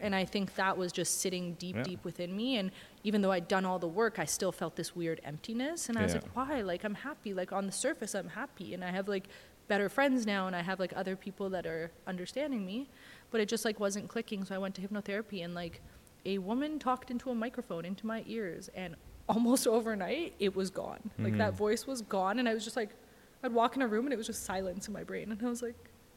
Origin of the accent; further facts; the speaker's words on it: West Vancouver, British Columbia, Canada; You know, growing up in West